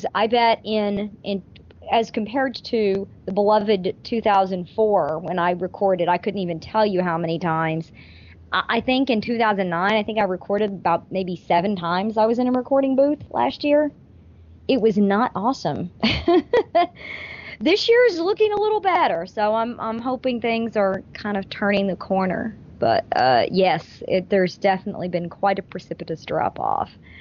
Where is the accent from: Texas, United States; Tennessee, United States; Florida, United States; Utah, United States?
Texas, United States; Houston; I'm a little partial just because I'm from Houston